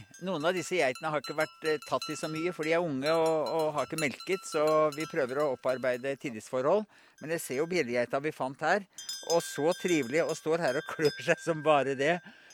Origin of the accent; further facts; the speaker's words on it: Oslo, Norway; Ja, jeg solgte gården og flyttet til Oslo. Jeg kom jo fra Oslo og flyttet nå opp igjen på denne setra som har jo tilhørt familien i over 100 år.